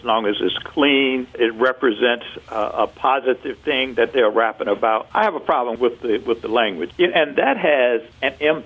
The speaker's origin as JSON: {"language": "English", "region": "South Carolina", "country": "United States", "said": "Absolutely. You know, I'm from South Carolina."}